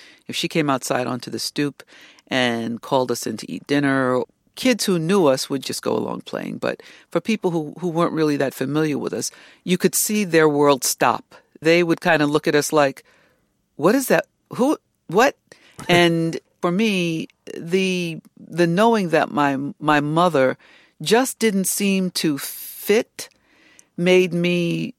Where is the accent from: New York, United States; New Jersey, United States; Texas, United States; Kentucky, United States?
New York, United States; Harlem; as a little black girl growing up in Harlem, whose mother was Chinese looking and whose hair was below her waist